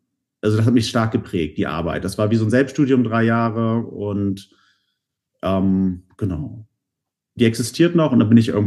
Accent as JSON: {"language": "German", "town": "Bremervörde", "region": "Lower Saxony", "country": "Germany", "tie": "born or raised there", "said": "Ich komme aus Bremervörde, bin ich aufgewachsen, eigentlich aus Bremen. Meine Eltern müssen scheiden lassen. Dann sind wir nach Bremervörde gezogen. Das ist alles so zwischen Bremen und Niedersachsen."}